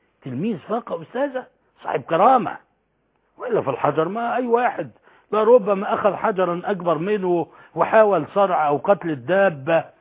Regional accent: Alexandria, Alexandria Governorate, Egypt; فاكر مدير المتحف اليوناني والروماني عندنا بالإسكندرية

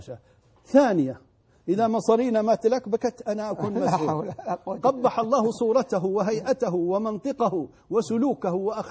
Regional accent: Libya; أنا أقول لك خذها مني، وأنا كليبي وأعرف الليبيين

